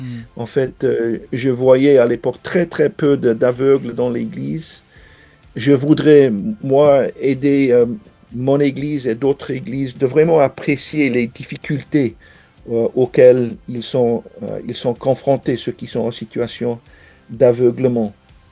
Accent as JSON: {"language": "French", "region": "Wales", "country": "United Kingdom", "second_language": "French", "said": "chez nous, au Pays de Galles, il n'y avait pas d'entraîneur de goalball."}